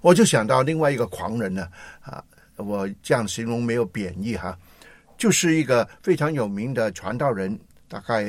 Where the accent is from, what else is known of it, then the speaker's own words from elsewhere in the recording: Hong Kong; 你就却回来跟我们香港人挤在一起。